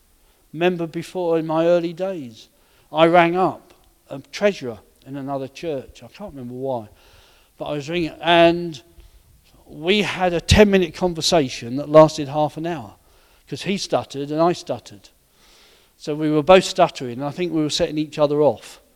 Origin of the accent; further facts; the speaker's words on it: Reading, South East England, United Kingdom; moved away; also born or lived in Essex; We moved from Berkshire to Essex, from Reading in Berkshire to Brankery in Essex. Traumatic time for the family, for the three of us.